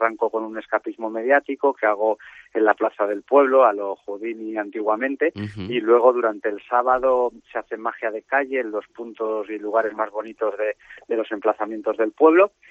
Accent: Polanco, Cantabria, Spain; Este fin de semana es Polanco, que es mi pueblo y...

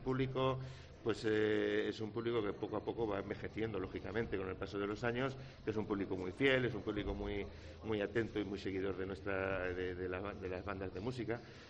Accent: Castile, Spain; Somos castellanos y nos parecemos en muchísimas cosas.

